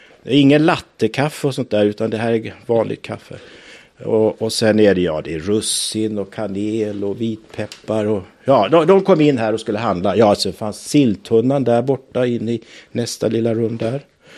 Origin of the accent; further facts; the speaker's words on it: Melbourne, Victoria, Australia; also born or lived in Ludvika; Nej, jag kommer söderifrån. Jag är uppvuxen i Melbourne.